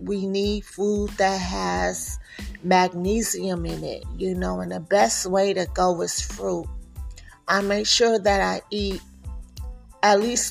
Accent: California, United States; now in Texas, United States; Even when I moved to Texas from California, I noticed something about the meat.

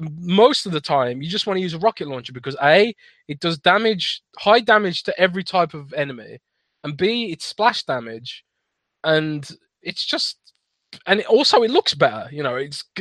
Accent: United Kingdom; I'm British.

